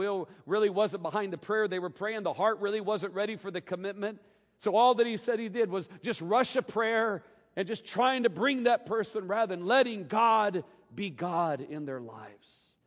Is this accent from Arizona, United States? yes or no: no; Carlinville, Illinois, United States; I was raised in Illinois, little town there.